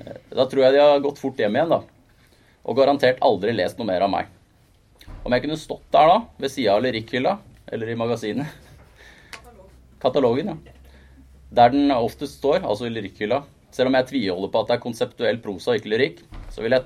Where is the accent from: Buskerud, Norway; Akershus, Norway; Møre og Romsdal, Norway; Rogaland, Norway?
Akershus, Norway; Minnesund; og som lokalavisa mi da, fra der jeg kom fra Minnesund